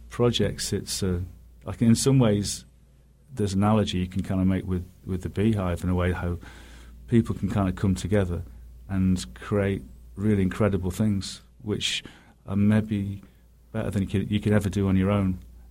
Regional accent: Birmingham, West Midlands, United Kingdom; also born or lived in Nottingham; When I was a child, I lived in a large estate in the centre of England, in Birmingham, and then we moved as a family to Cumbria, to the north of England, to the Lake District.

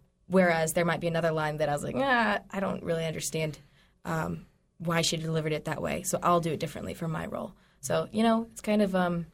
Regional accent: Louisiana, United States; I'm from Louisiana originally, so they brought me up here for this production. I didn't know anybody here.

